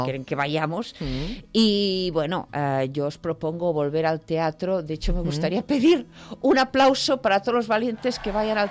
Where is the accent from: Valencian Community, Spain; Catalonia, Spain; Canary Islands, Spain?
Catalonia, Spain; Mira, por ejemplo, yo ahora venía de mi tierra, en Cataluña.